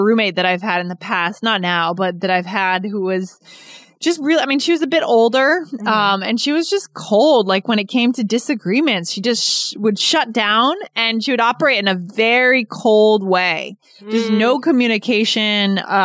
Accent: Keene, New Hampshire, United States; But I remember it was negative 27 once when I was growing up in Keene, New Hampshire.

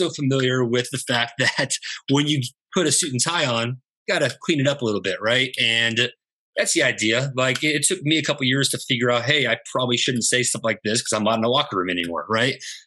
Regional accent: Dallas, Texas, United States; also born or lived in Tucson; now in Arizona, United States; It got me closer to home, you know, born and raised in Dallas, went to school in Tucson.

